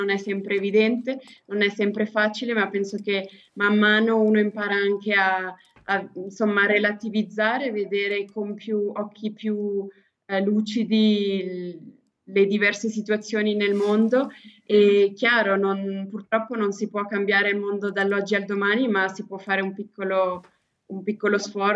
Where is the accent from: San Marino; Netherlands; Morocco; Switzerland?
Switzerland; Tesserete, Ticino; ho 25 anni, sono di Tesserete